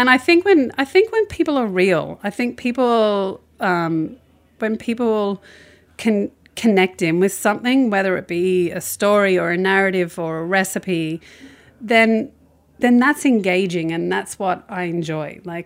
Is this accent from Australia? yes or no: yes; Australia; You know, I mean, as an Australian, I can't.